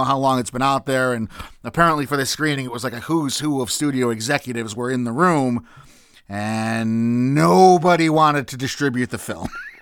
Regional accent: Chicago, Illinois, United States; I'm from Chicago.

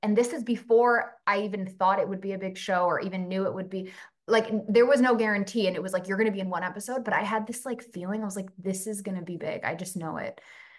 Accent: Vancouver, British Columbia, Canada; now in Toronto, Canada; I grew up in Vancouver

